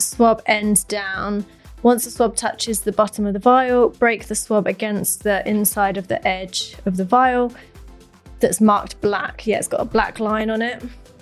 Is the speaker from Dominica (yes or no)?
no; England, United Kingdom; And there's nothing wrong with being English, of course. I'm very proud to be English.